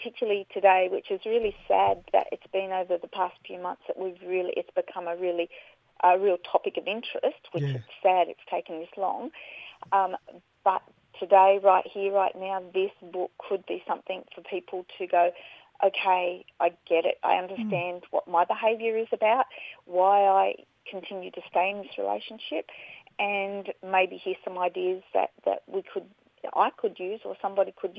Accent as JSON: {"language": "English", "town": "Canberra", "region": "Australian Capital Territory", "country": "Australia", "said": "I'm from Ngunnawal country, which is Canberra, but currently and hopefully for a long, long time, living on Bundjalung country, which is far northern New South Wales, up along the coast, up near that beautiful Byron Bay area."}